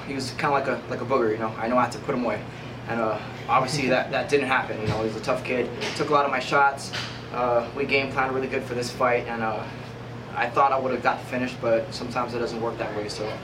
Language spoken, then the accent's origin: English; Waianae, Hawaii, United States; You know, I'm from Waianae, Hawaii. I've been on here since right after high school, you know